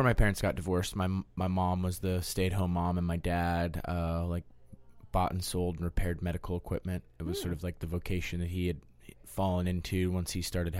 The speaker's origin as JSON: {"language": "English", "town": "Denver", "region": "Colorado", "country": "United States", "tie": "born or raised there", "said": "I grew up in Denver, Colorado, mainly in the suburbs. I was born in Denver, but then just sort of, like, homogenized in the suburbs"}